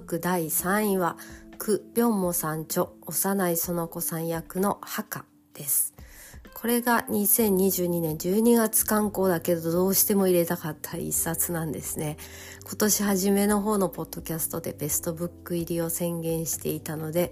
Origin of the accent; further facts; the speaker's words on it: Tokyo, Japan; 私が東京育ちなもので